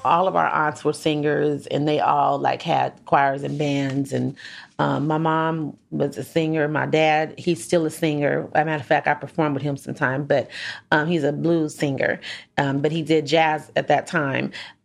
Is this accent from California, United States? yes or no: yes; Vallejo, California, United States; because we're from Vallejo, but Oakland was also somewhere that we grew up with.